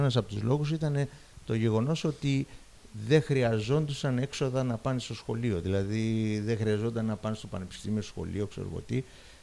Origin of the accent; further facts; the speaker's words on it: Egypt; δεν μεγάλωσα στη Χάλκη, μεγάλωσα στην Αίγυπτο σε μια παροικία Χαλκιτών.